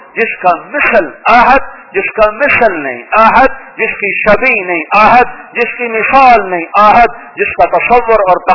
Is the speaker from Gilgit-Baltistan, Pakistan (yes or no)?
no; Tulamba, Punjab, Pakistan; میں کہا میرا گاؤں ادھر ہے، مجھے پتا ہے میں ادھر گیا ہوں، وہ میرا جمع جایا تلمبا۔